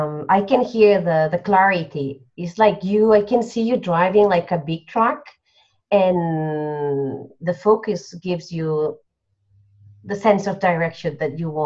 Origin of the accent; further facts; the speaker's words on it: Barcelona, Catalonia, Spain; from Barcelona.